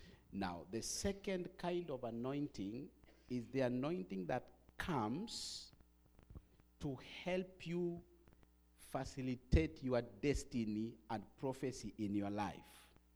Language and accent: English; Kenya; I'm from Kenya, Africa.